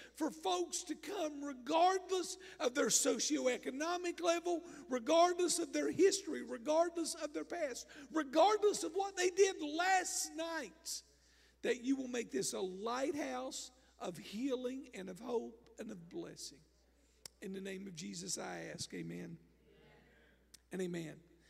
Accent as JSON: {"language": "English", "region": "West Virginia", "country": "United States", "said": "I've been asked some interesting questions when folks find out I'm from West Virginia"}